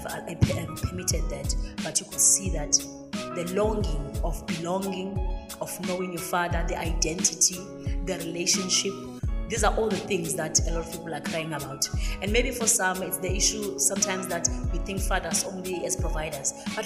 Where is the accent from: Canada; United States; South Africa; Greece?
South Africa; Klerksdorp, North West; I come from the Northwest, in Klerksdorp area.